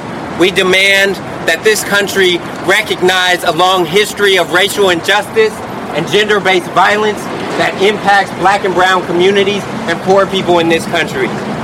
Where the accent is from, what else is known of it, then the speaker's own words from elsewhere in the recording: Oakland, California, United States; also born or lived in San Francisco; I was born San Francisco. We moved to Oakland when I was a week old. I was born and raised right near Eastmont Mall